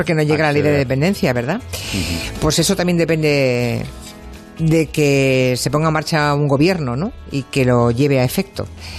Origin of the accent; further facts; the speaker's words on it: Spain; como española me avergüenza, sinceramente.